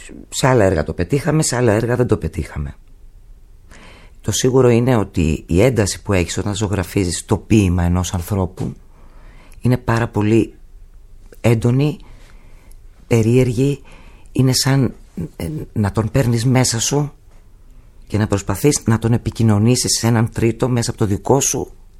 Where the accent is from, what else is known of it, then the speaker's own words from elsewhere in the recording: Athens, Attica, Greece; Δεν μεγάλωσα στην Αμοργό. Μεγάλωσα εδώ. Αλλά ήταν πολύ έντονο το στοιχείο του νησιού και στην Αθήνα.